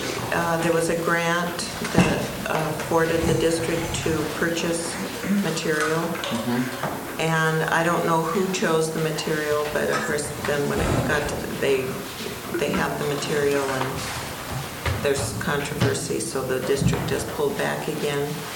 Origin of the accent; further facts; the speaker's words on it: Seattle, Washington, United States; I'm from Seattle, and I was, born and raised in Seattle person.